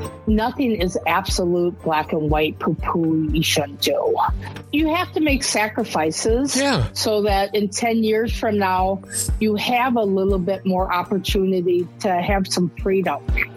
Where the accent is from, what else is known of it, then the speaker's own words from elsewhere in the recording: Wisconsin, United States; I mean, I'm from Wisconsin, so I'm always going to promote brandy